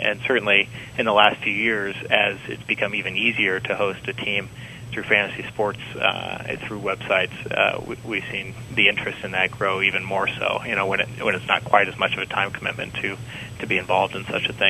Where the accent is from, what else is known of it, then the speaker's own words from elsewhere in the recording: Cincinnati, Ohio, United States; You know, my hometown of Cincinnati, the Great American Ballpark, is just a tremendous example